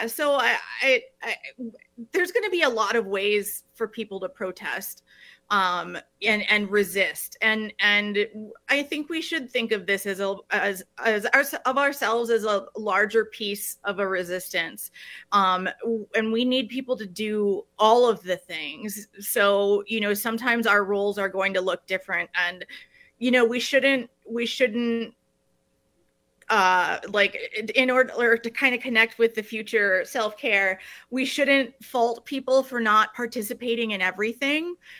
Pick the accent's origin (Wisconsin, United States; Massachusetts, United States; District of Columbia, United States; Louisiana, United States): Wisconsin, United States; Madison; And I grew up in Madison, Wisconsin, where yeah.